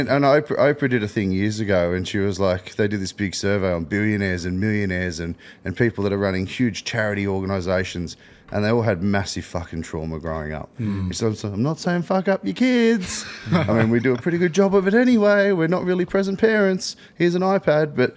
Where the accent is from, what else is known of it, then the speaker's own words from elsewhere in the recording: Wollongong, New South Wales, Australia; I had adopted parents growing up in the Gong. So mostly migrant population, playing soccer.